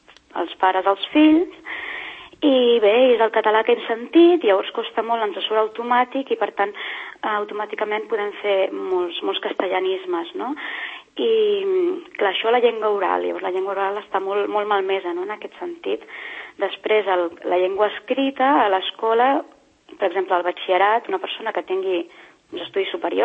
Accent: Catalonia, Spain; I a veure, sí, som catalans, però no ens han explicat molts dels errors que fem, no?

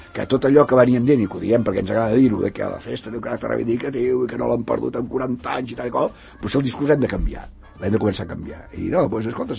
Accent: Barcelona, Catalonia, Spain; jo que sóc aquí, bueno, sóc de Barcelona

